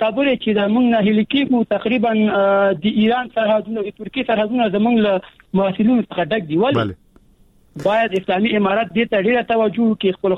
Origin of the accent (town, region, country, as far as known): Afghanistan